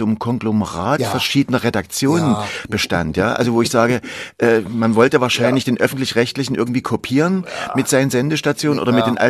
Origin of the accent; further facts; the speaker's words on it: Cottbus, Brandenburg, Germany; also born or lived in Dresden; Ich komme ja aus Cottbus, eigentlich Dresden, aber in Cottbus.